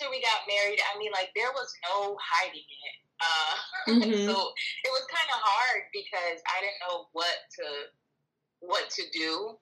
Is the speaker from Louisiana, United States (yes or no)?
no; Rhode Island, United States; also born or lived in New York; I was born in New York and we lived in Rhode Island, and like there was no United States at home. It was Dominican Republic. We spoke Spanish.